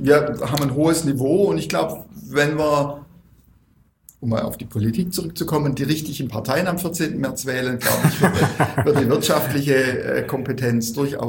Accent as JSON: {"language": "German", "town": "Weil der Stadt", "region": "Baden-Württemberg", "country": "Germany", "said": "ich komme ja aus Weilerstadt"}